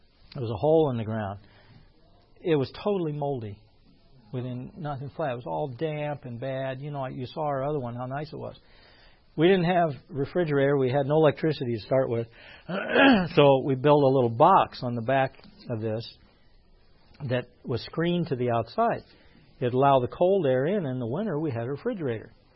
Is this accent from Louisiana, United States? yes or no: no; California, United States; We came from California. Well, where's all the snow end up?